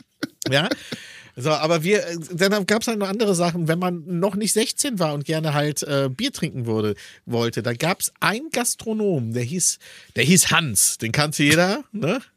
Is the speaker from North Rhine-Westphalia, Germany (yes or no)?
yes; Aachen, North Rhine-Westphalia, Germany; Also pass auf, ich bin ja in Aachen groß geworden. Aachen ist eine Studentenstadt.